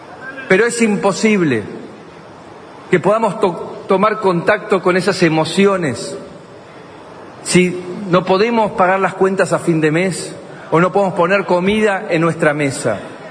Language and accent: Spanish; Argentina; Cada vez que veo que somos millones los argentinos que creemos en lo que estamos haciendo, que creemos que el cambio es posible.